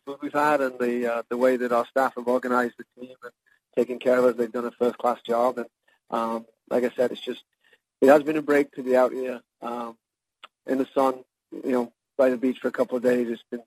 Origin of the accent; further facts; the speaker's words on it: England, United Kingdom; Well, I'm an English guy, so I like potatoes, right?